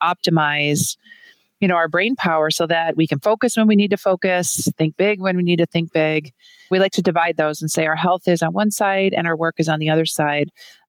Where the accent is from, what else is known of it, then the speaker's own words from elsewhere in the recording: Cleveland, Ohio, United States; We're from Cleveland, Ohio. So we talk about the CLE framework.